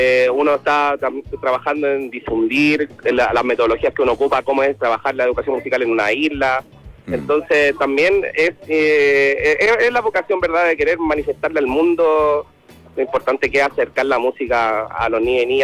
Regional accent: Melipilla, Santiago Metropolitan Region, Chile; Yo vengo desde Melipilla a trabajar

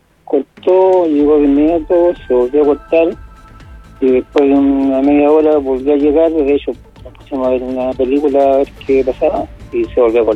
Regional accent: La Cruz, Valparaíso, Chile; De la región de Valparaíso, del sector interior de La Cruz, Calera, Quillota, en ese espacio.

